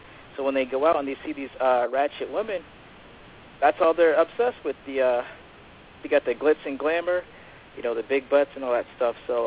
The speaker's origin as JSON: {"language": "English", "region": "North Carolina", "country": "United States", "said": "You see, I'm from North Carolina."}